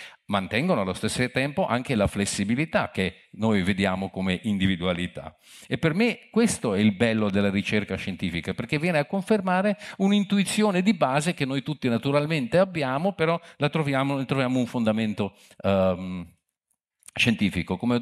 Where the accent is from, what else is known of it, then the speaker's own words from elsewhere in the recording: France; Italian is a second language; dovete capire anche che sono un francese che ha una visione continentale, ovviamente.